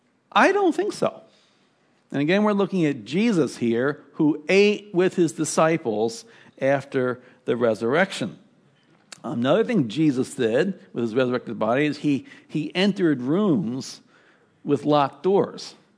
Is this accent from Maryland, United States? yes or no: yes; Baltimore, Maryland, United States; Some of my best memories as a child growing up in Baltimore was on a few special days during the summer.